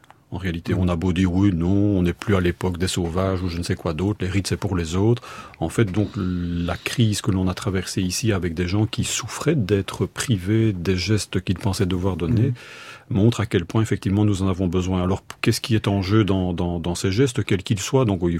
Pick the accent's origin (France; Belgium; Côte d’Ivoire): Belgium; donc vous l'avez vécu aussi bien que chez nous en Belgique